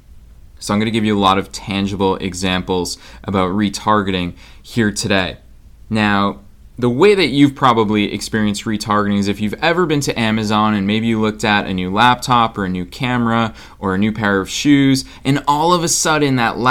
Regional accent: Boston, Massachusetts, United States; now in Los Angeles, United States; this week, I'm in Boston, which is my hometown. It's where I grew up before I moved to LA this January 2017.

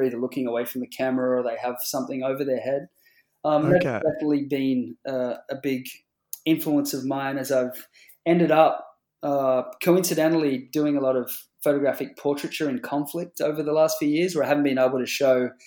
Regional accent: Coffs Harbour, New South Wales, Australia; I think I was 19 years old in my hometown in Coffs Harbour.

